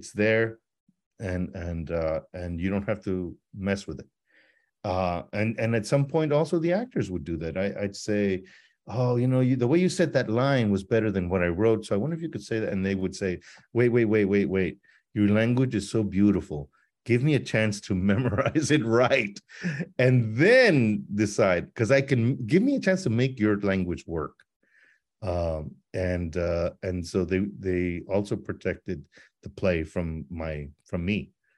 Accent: El Paso, Texas, United States; my sort of creative nonfiction book on growing up in El Paso

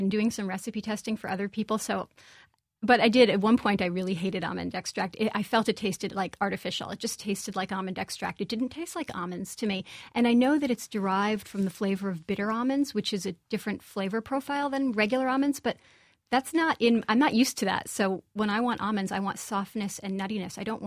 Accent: Brooklyn, New York, United States; My book is completely American. I grew up in Brooklyn.

